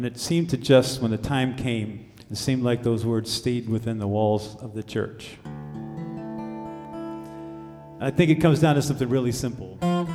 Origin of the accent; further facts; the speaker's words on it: Richmond, Virginia, United States; I grew up in Richmond, Virginia.